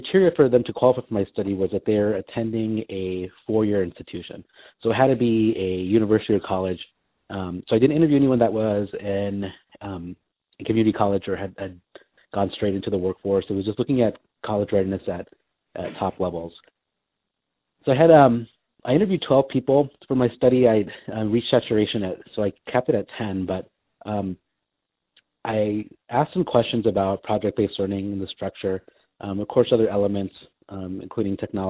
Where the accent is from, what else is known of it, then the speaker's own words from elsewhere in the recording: Napa, California, United States; I'm from Napa, California